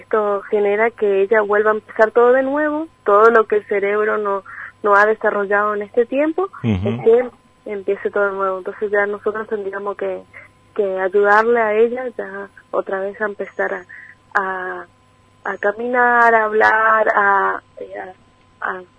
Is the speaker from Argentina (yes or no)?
yes; Posadas, Misiones, Argentina; also born or lived in San Salvador de Jujuy; Y bueno, de ahí vinimos para acá de igual manera, nosotros somos acá de Posadas.